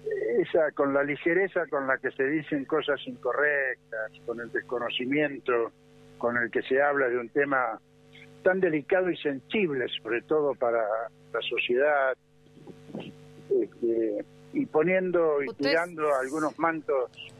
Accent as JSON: {"language": "Spanish", "country": "Argentina", "said": "Como argentino"}